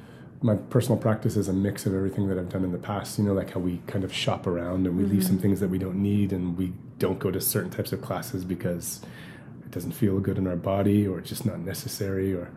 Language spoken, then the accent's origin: English; Western Canada, Canada; now in Montreal, Canada; We've met before, obviously. So I'm from Western Canada originally, but I've been in Montreal since 1996.